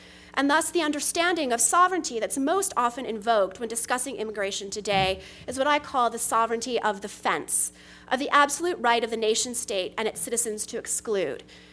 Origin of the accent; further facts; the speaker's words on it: Texas, United States; now in New York, United States; my home state of Texas and California and my adopted state of New York